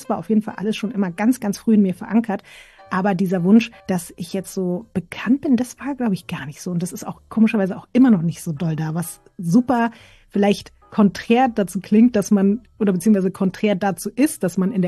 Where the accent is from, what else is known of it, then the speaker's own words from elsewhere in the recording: Berlin, Germany; Oh, meine Kindheit im Prenzlauer Berg